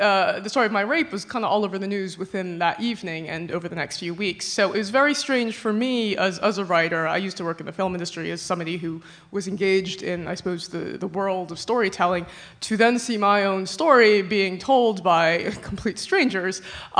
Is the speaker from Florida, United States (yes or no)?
no; New Jersey, United States; now in London, United Kingdom; I live in London, by the way, but I'm originally from New Jersey.